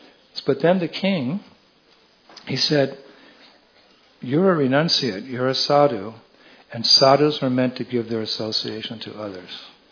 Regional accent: California, United States; Like when I was a kid, I'm from California, United States of America, and we had everything there.

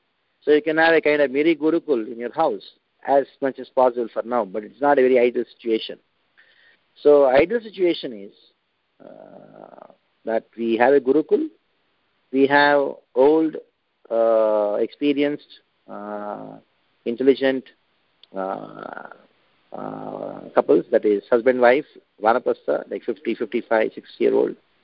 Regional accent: South India, India; I'm from South India

